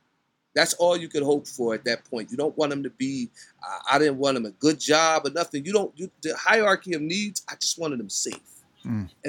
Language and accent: English; Piscataway, New Jersey, United States; also born or lived in New Brunswick, New Jersey; so I was born in New Brunswick, but my eyes opened to Piscataway, you know, very quickly. It was a nice, pristine suburban space.